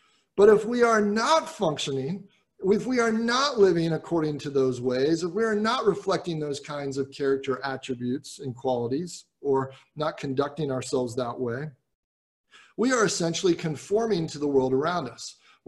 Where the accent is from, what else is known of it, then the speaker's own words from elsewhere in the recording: Cincinnati, Ohio, United States; You know, when I was a kid growing up in Cincinnati, Ohio, we took a few times where we drove down to a spot in the state of Kentucky called Mammoth Cave.